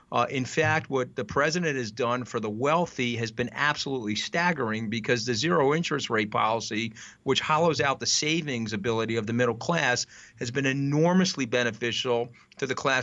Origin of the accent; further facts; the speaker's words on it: United States; But I recognize as an American citizen that we have a big problem in the country.